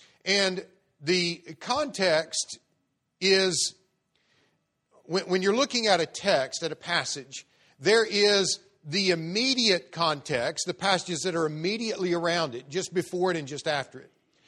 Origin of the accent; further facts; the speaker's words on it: Oklahoma, United States; also born or lived in Texas; now in Kansas City, United States; I live in Kansas City, Missouri, but I'm not from Kansas City, Missouri. I've been there for 4 years. I was raised in Oklahoma, central Oklahoma, around Oklahoma City. Lived, I guess, about half my life in Oklahoma, about half my life in Texas.